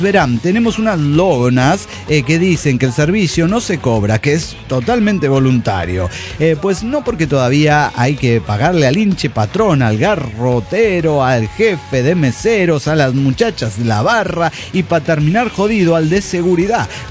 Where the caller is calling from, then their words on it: Pachuca, Hidalgo, Mexico; de Pachuca, Hidalgo, México.